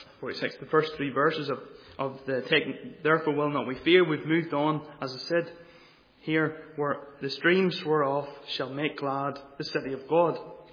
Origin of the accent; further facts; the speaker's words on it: Kilkeel, Northern Ireland, United Kingdom; I was brought up in Kilkeel, in a fishing place